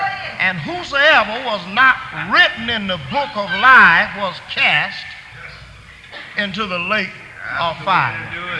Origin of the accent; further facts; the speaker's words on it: Texas, United States; When I was a boy, I never will forget, growing up in East Texas, I tried to make a successful shoe shining boy.